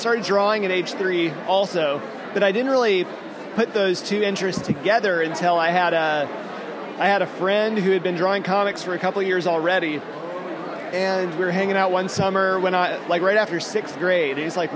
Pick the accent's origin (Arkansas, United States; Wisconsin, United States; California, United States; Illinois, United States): Arkansas, United States; growing up, all the way up until college, I guess, growing up in Arkansas, pre-internet, you know